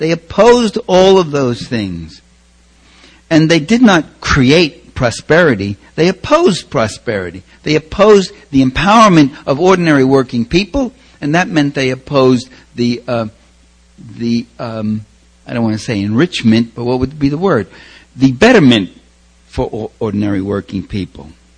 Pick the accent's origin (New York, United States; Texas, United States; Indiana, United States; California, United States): New York, United States; I'm originally a New Yorker. You could probably guess just hearing me talk.